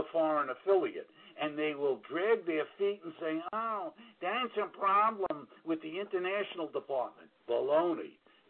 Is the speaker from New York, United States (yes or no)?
yes; New York, United States; accent: New York; you hear both my New York voice and my New York accent when I say that's bullshit